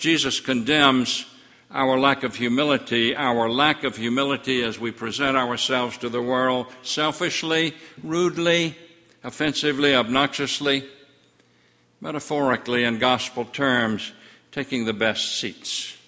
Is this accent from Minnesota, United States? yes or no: no; Panama City, Florida, United States; what it was like growing up in Panama City and on St. Andrews Bay